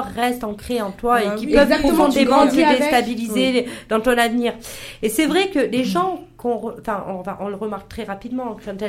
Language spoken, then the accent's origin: French; Tlemcen, Tlemcen Province, Algeria; Moi, je sais que dans ma région, moi, je suis de Tlemcen, c'est vers le Maroc.